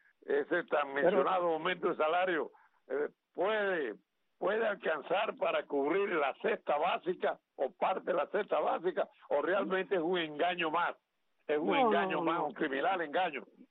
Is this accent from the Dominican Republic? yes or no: no; Cuba; Yo soy de allá de Oriente también